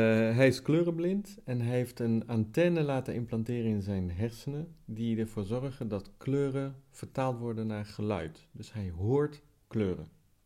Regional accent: Italy; Dutch is a second language; Ja, ik kom uit Italië, dat moet je ook even vertellen.

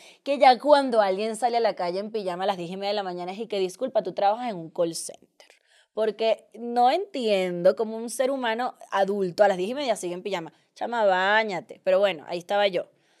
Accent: Venezuela; es que yo soy venezolana, y nosotros cuando la gente viene, nosotros la saludamos.

